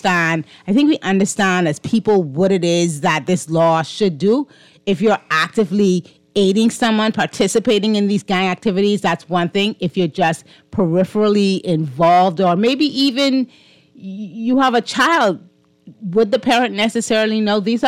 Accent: Grand Bahama, Bahamas; Growing up in Grand Bahama, I can tell you, a lot of us are very familiar with it, because the first time you realize that something is different about Freeport

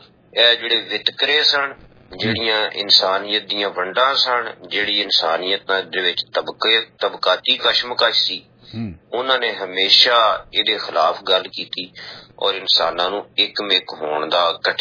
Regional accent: Punjab, Pakistan; ਮੇਰਾ ਪਿੰਡ ਚੌਂਕੇ ਕਰਤਾਰਪੁਰ ਸਾਹਿਬ ਦੇ ਬਿਲਕੁਲ ਨੇੜੇ ਹੈ।

